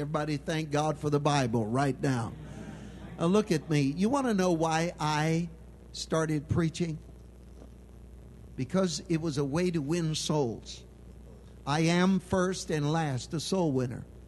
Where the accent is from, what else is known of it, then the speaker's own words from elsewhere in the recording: California, United States; now in Texas, United States; I'm from California. I've got the expertise on liberals, believe me.